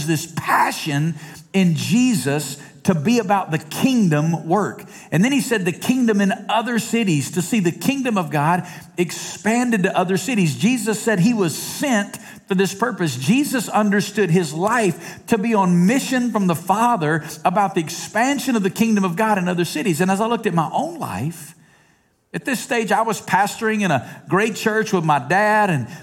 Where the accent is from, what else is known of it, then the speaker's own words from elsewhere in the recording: Alabama, United States; Because I'm originally from Alabama. When you're from Alabama, it's like being from South Carolina.